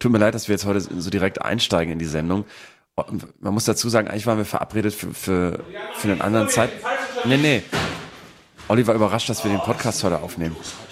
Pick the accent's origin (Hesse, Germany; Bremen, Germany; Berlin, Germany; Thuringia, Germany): Bremen, Germany; Also auch als Bremer fühlte ich mich so ein kleines bisschen